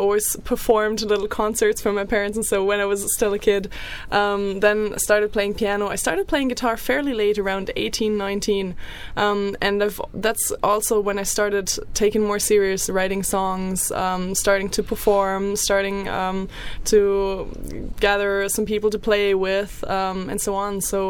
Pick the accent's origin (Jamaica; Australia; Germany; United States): Germany; I was born in Germany, and I was lucky enough to be growing up in an eclectic household, music wise.